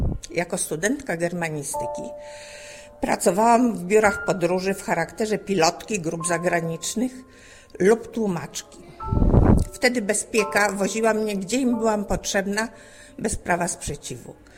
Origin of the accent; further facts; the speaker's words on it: Warsaw, Masovian Voivodeship, Poland; pochodzę z Warszawy. Tam się urodziłam, wychowałam, wykształciłam i pracowałam.